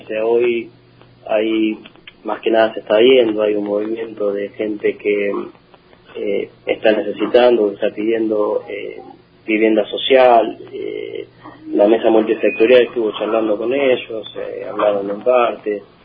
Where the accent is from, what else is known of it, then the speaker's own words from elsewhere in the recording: Argentina; no es la que deberíamos estar viviendo como argentinos